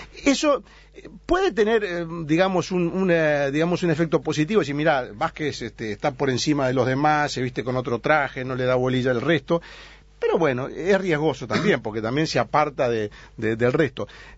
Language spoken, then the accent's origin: Spanish; Uruguay; Yo me sentí orgulloso como uruguayo